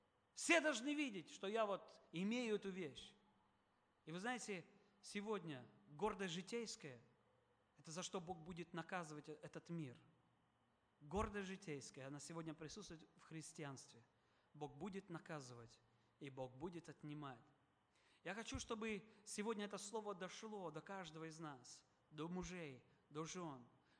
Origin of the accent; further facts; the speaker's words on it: Moldova; я вырос в Молдове, но в украинском селе.